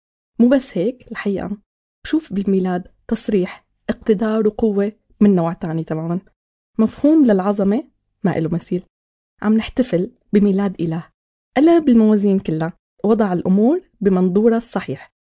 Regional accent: Syria; فبواقعنا كسوريين أكيد في تعب، في ألم، في فقدان وضغط يومي.

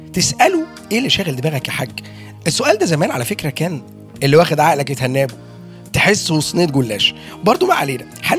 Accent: Egypt; احنا بقى كمصريين لما بنتكلم عن الدماغ من حقنا نقول عليها اللي احنا عايزينه

